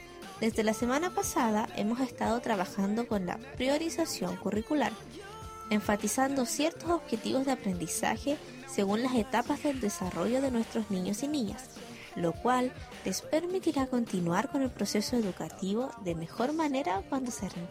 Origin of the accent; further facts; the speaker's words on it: La Serena, Coquimbo, Chile; En estos momentos me encuentro en La Serena, que es mi ciudad natal